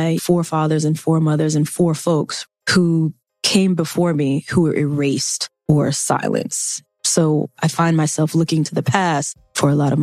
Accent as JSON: {"language": "English", "region": "Mississippi", "country": "United States", "tie": "born or raised there", "said": "I grew up in Mississippi. I took Mississippi history."}